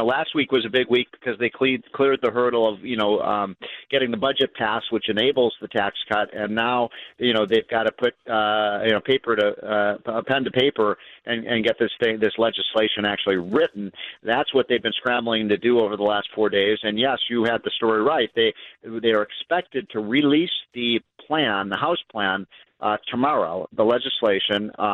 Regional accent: Illinois, United States; I know this because I'm from Illinois

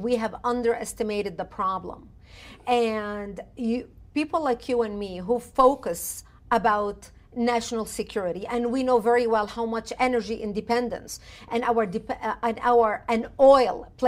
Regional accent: Lebanon; I come from Lebanon. I was born and raised in Lebanon.

